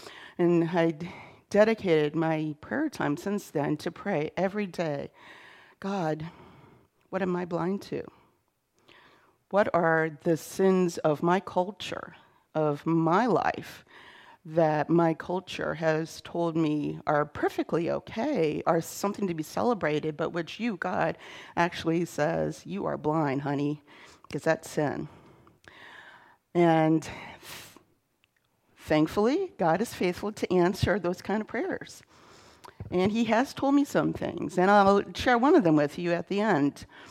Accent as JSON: {"language": "English", "region": "Pennsylvania", "country": "United States", "tie": "born or raised there", "said": "Even though I grew up in Pennsylvania, there was a year that I spent in Virginia."}